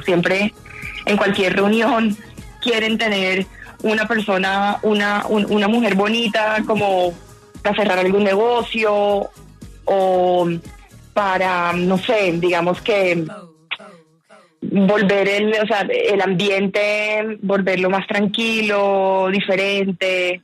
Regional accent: Cartagena, Bolívar, Colombia; Yo soy cartagenera.

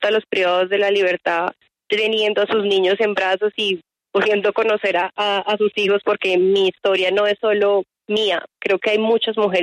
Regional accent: Bogotá, Colombia; Nosotros somos todos acá de Bogotá.

